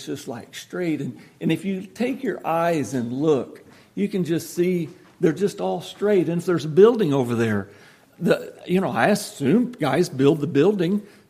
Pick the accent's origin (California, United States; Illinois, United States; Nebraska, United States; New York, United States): Nebraska, United States; You know, I grew up in Nebraska